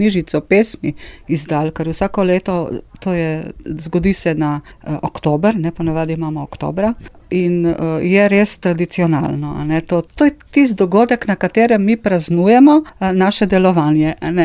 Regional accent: Tolmin, Gorizia, Slovenia; pol iz Tolmina sva, recimo, samo dva, ne

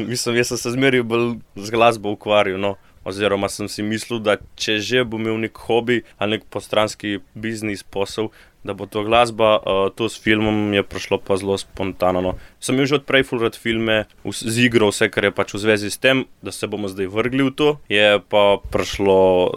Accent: Vrsno, Gorizia, Slovenia; prihajam iz Vrsna

